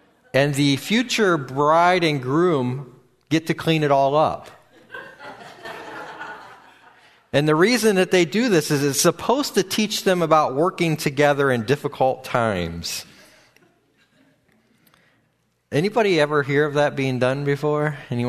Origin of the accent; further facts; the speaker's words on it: Midwest, United States; also born or lived in California, United States; some of the differences in culture of California compared to growing up in the Midwest.